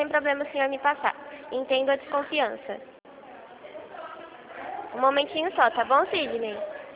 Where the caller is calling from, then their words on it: Rio Claro, São Paulo, Brazil; Eu falo de Rio Claro, São Paulo.